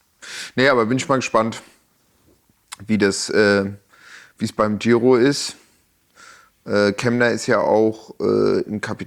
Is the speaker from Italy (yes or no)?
yes; Italy; In meinem Heimatland.